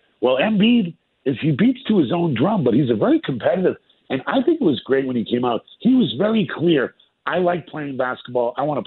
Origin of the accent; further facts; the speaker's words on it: Boston, Massachusetts, United States; I've been a Doc fan as a player growing up in Boston when he was on the Hawks.